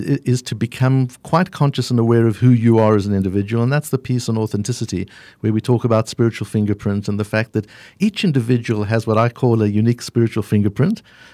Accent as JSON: {"language": "English", "country": "South Africa", "tie": "born or raised there", "moved": "as an adult", "lives_now": "United States", "said": "I grew up in South Africa and studied around the world, but only emigrated to the United States in 1997 when we brought the consulting business over here at that time."}